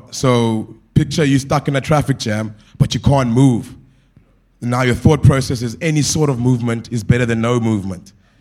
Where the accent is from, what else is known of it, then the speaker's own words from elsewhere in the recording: Port Elizabeth, Eastern Cape, South Africa; born there; I was born in Port Elizabeth, and I'm just going to share a bit about what we do.